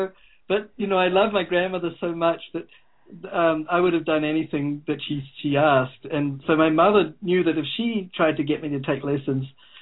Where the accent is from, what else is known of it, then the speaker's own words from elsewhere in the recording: New Zealand; I grew up in New Zealand, which a lot of people think of as a very, you know, very beautiful country, very kind of natural environment. It's got a low population